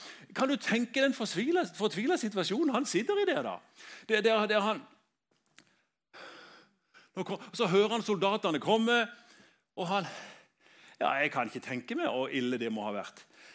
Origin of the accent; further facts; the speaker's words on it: Søgne, Agder, Norway; Jeg er fra Søgne og er veldig enkel.